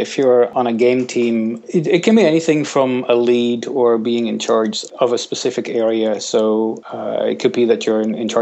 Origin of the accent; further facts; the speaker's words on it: Netherlands; moved away; When I came from Holland, I kind of came up there